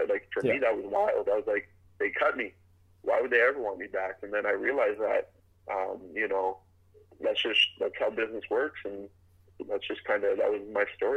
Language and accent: English; Canada; I just didn't see that I was the next man up as a Canadian.